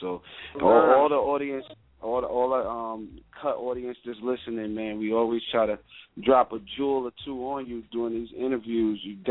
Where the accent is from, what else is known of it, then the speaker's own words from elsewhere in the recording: New York, United States; now in Orlando, United States; Like, you know, I'm from New York. I moved to the South, Orlando, Florida.